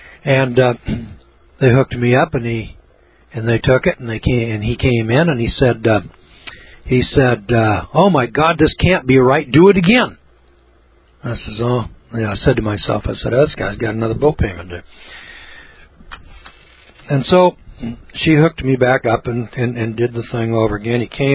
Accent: Missouri, United States; You know, I'm from Missouri.

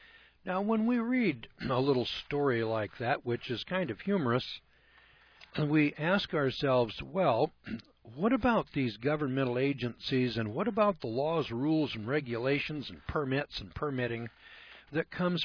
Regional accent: United States; I was very pleased as an American to contribute my portion to the national economy

